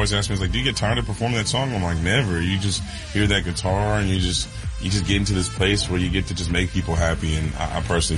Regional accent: Virginia, United States; Hometown is Northern Virginia, but we're playing DC, so DMV, DC, Maryland, Virginia.

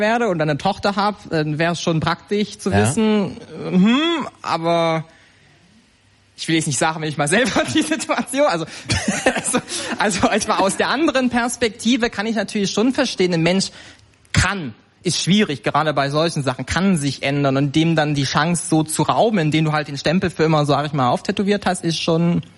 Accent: East Germany, Germany; Ich komme aus Ostdeutschland.

